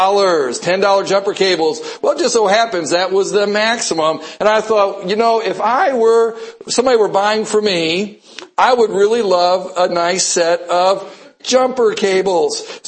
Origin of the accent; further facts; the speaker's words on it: Wisconsin, United States; I grew up in Wisconsin. That's where my family, on my side of the family, they all still live up near Green Bay is where they all reside currently.